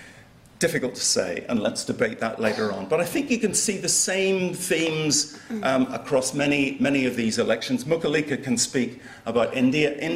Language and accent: English; Ireland; I am Irish, and I came back from a country that is quite at ease with itself